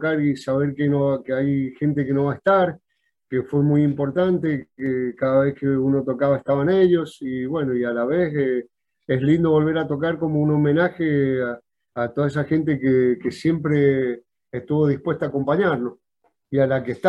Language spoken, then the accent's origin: Spanish; Las Heras, Mendoza, Argentina; yo soy de Las Heras, de Mendoza